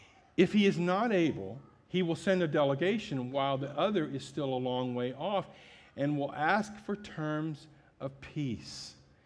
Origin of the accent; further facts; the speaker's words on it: Ohio, United States; on the street just behind the house that I grew up in Ohio, there was this house